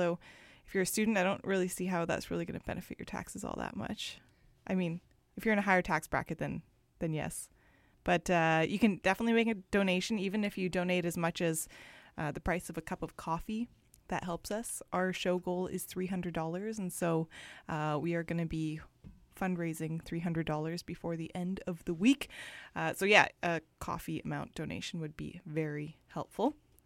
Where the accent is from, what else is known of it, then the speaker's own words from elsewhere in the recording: Prince Rupert, British Columbia, Canada; also born or lived in Lax Kw'alaams; I am Simshan. I am from Lakwalams, but I grew up in Prince Rupert.